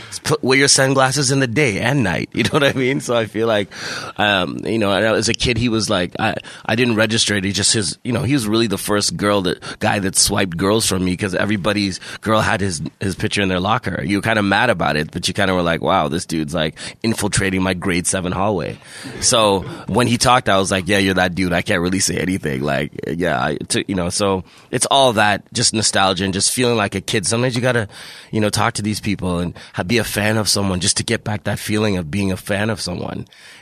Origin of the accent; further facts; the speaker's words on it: Toronto, Ontario, Canada; especially being such a Canadian Toronto dude, city hip hop